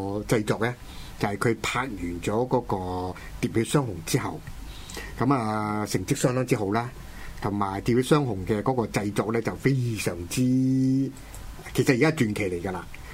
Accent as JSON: {"language": "Cantonese", "country": "Hong Kong", "said": "各位觀眾，我們香港人怎樣看這場越戰"}